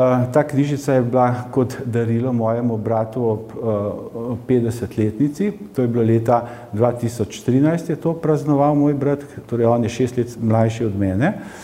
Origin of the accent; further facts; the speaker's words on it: Kamnik, Upper Carniola, Slovenia; iz Kamnika in vse življenje živim na istem naslovi, naslovu Novi trg 31.